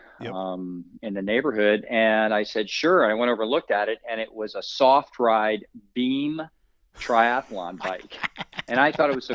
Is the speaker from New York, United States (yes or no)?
no; Connecticut, United States; You know, I grew up in New England. I was a Northwest Connecticut kid, so a lot of snow, shoveling off ponds to play hockey.